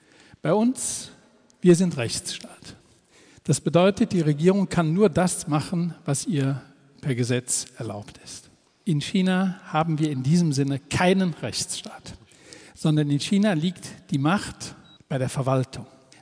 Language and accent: German; North Rhine-Westphalia, Germany; Ich komme aus dem Rheinland. In Köln nennt man so etwas Klüngel.